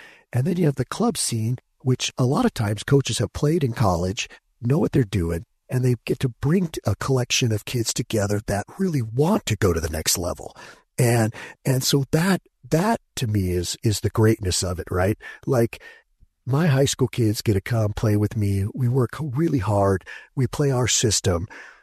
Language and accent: English; Las Vegas, Nevada, United States; And then I grew up in Las Vegas, and so we went to church with the Tarkanians and stuff